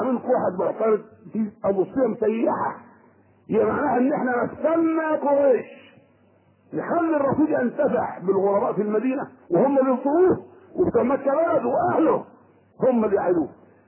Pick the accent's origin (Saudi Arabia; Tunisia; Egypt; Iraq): Egypt; Sharqia Governorate; انا شرقاوي من الشرقيه.